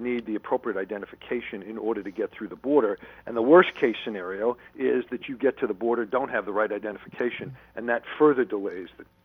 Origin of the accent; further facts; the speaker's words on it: New York, United States; And, you know, it's very interesting because, as you know, I grew up on Long Island.